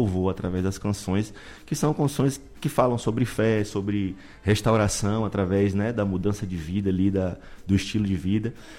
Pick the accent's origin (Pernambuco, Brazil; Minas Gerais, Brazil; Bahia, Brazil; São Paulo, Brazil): Bahia, Brazil; Salvador; now in Vitória da Conquista, Brazil; Na época eu morava em Salvador, sou de Salvador, mas me considero já filho de Conquista, porque estou aqui já há mais de 12 anos, família de meu pai é daqui.